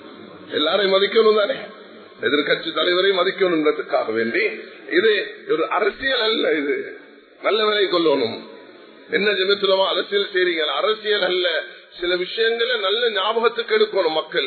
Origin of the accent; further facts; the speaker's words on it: Jaffna, Northern Province, Sri Lanka; நாங்க மன்னார சேர்ந்த யாழ்ப்பாணத்தை சேர்ந்தவர்கள், இன்று வரைக்கும் நாங்கள் அகதிகளாக இருந்து கொண்டிருக்கோம். எத்தனை வருஷம், 32 வருஷம்.